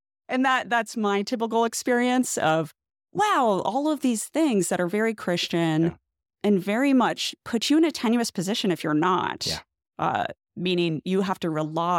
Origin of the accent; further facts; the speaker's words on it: Oklahoma, United States; If any state should be a theocratic state, it should be Oklahoma.